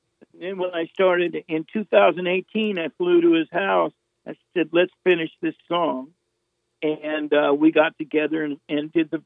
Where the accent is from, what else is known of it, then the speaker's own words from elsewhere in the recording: Eugene, Oregon, United States; Well, I mean, it's where I'm from. I'm from Portland, Eugene, Oregon is where I'm from.